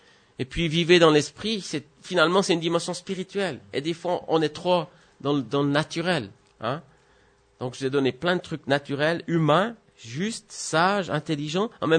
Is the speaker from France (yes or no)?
no; Switzerland; je suis un bon Suisse, bien préparé